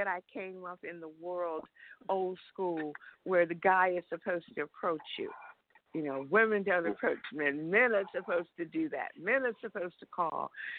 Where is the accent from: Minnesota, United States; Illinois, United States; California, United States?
Illinois, United States; Chicago; and I'm from Chicago originally, and in my world, there were so many people, and I had no idea I was shy.